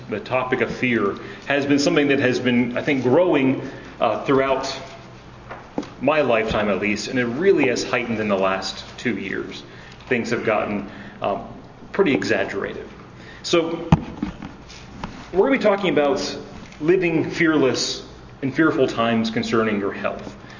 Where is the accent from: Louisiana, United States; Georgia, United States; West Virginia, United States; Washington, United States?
West Virginia, United States; I grew up in West Virginia, so eating mud pies was pretty typical, drinking out of the spigot, all of those things.